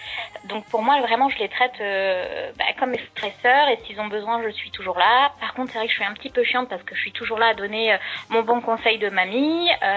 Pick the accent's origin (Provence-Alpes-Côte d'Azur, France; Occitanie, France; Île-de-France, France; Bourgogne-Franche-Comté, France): Île-de-France, France; Paris; also born or lived in Portugal; Je suis née au Portugal. À 6 ans, on a débarqué avec mes parents à Paris, où j'ai vécu jusqu'à il y a 3 ans, donc jusqu'à mes 27 ans.